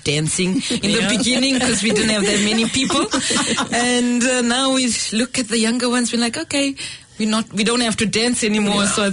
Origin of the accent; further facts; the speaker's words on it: Zimbabwe; also born or lived in Christchurch; now in New Zealand; I'm from Zimbabwe.